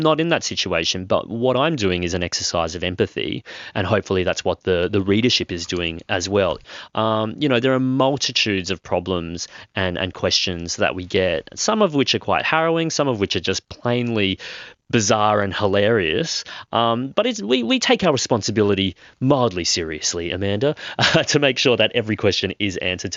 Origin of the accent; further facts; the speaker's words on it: Queensland, Australia; So I grew up in Queensland